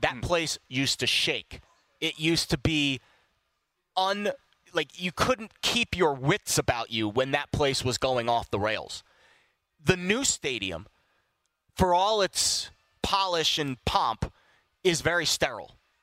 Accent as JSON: {"language": "English", "region": "New York", "country": "United States", "tie": "born or raised there", "said": "So I have a really unique perspective on the Yankees home field because I grew up in New York."}